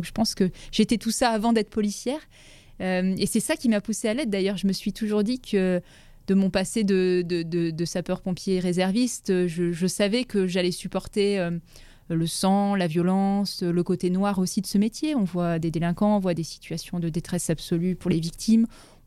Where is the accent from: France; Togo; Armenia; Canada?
France; Auvergne-Rhône-Alpes; born there; moi je suis née en Auvergne et j'ai grandi dans différentes petites villes de taille moyenne, d'ailleurs plutôt en zone gendarmerie quand j'y pense, je pense pas qu'on était vraiment en zone police, donc plutôt des petites villes